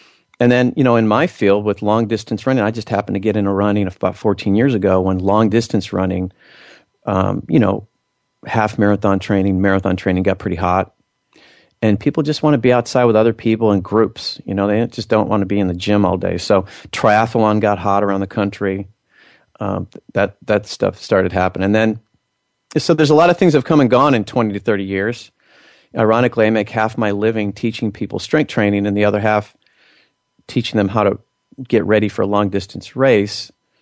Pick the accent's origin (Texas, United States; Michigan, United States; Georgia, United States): Texas, United States; Houston; I grew up here in Houston as kind of a gym rat.